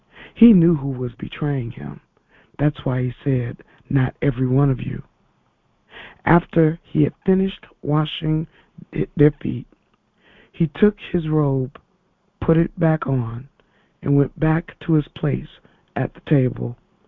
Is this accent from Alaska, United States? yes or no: no; Chicago, Illinois, United States; I was a really big basketball fan, I'm from Chicago.